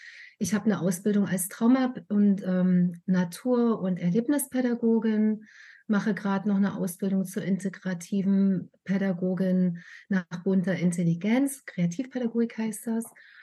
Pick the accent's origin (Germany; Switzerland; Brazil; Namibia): Germany; Potsdam, Brandenburg; Ich komme aus Potsdam